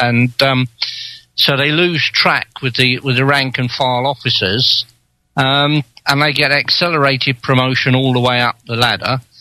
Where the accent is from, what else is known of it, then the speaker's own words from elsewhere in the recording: England, United Kingdom; Well, basically, I'm English. I don't like what's happening with my country one little bit.